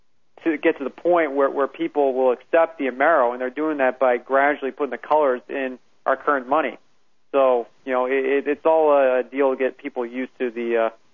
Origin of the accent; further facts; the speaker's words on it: United States; we as American people, I mean, we've been completely had.